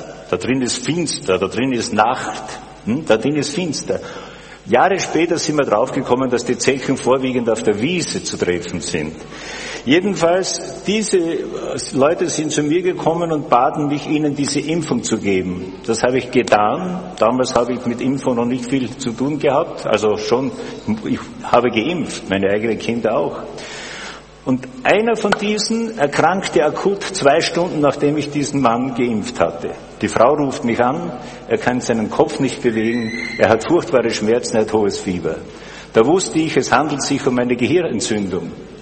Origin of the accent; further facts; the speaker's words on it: Styria, Austria; Ich komme aus der Weststeiermark.